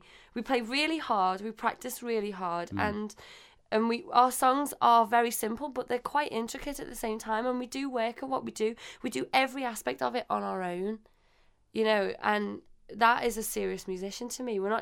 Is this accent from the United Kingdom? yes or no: yes; Liverpool, North West England, United Kingdom; now in Nottingham, United Kingdom; I came to Nottingham from Liverpool.